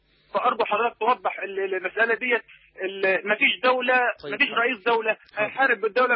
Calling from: Saudi Arabia; بتكلم من السعودية.

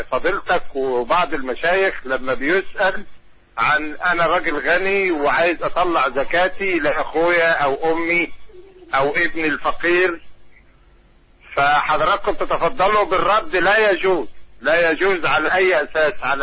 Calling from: Mansoura, Dakahlia, Egypt; انا بكلمك من المنصورة

